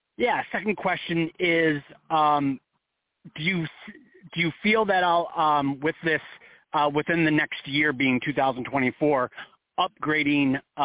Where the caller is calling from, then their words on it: Arizona, United States; Hi, Reverend Adam. … I'm from Arizona